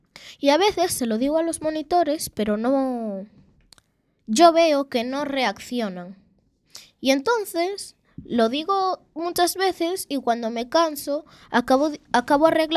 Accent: Galicia, Spain; me considero gallega porque nací aquí, y eso es verdad, nací aquí, estoy pasando toda mi vida aquí. Pero también me considero de ahí porque mis raíces son africanas.

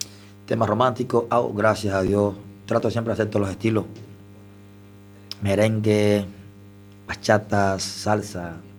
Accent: Cuba; now in Spain; Y decía, saber que esto también se ve en mi país, pero que a veces la cultura es distinta. Y a veces nosotros como cubanos pensamos que en Europa no es así.

